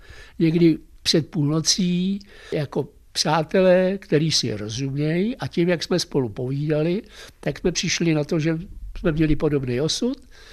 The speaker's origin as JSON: {"language": "Czech", "town": "Duchcov", "region": "Ústí nad Labem Region", "country": "Czechia", "tie": "born or raised there", "lives_now": "Teplice, Czechia", "said": "já jsem vyrůstal v Duchcově, tak už jsem nenastoupil do školy v Duchcově, ale tady v Teplicích a tím pádem už jsem zůstal tady v Teplicích."}